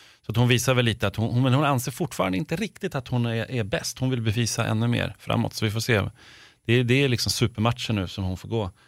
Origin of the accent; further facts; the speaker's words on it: Stockholm, Stockholm County, Sweden; Jag är ju från Stockholm, kom igen.